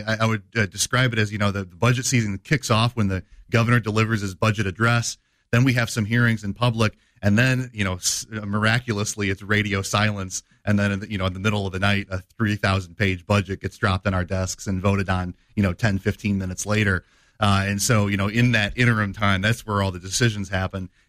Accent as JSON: {"language": "English", "town": "Dixon", "region": "Illinois", "country": "United States", "tie": "born or raised there", "said": "Yeah, so born and raised in Dixon, Illinois."}